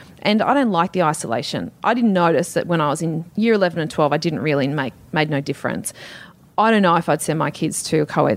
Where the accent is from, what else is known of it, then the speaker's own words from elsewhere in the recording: Castle Hill, New South Wales, Australia; I grew up at Castle Hill.